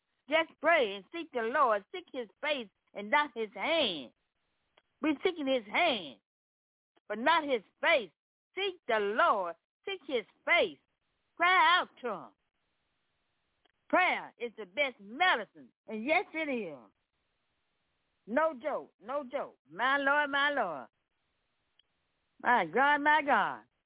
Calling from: Memphis, Tennessee, United States; I'm coming to you from Memphis, Tennessee.

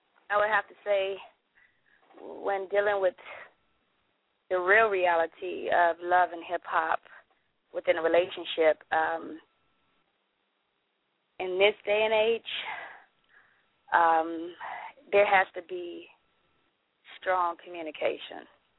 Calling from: Pompano Beach, Florida, United States; I am calling in from Pompano Beach, Florida.

